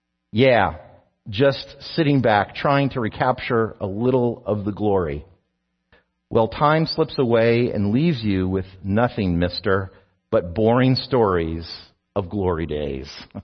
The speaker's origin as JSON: {"language": "English", "region": "New Jersey", "country": "United States", "tie": "born or raised there", "said": "And so I'm from New Jersey, and I came of age in the 1980s"}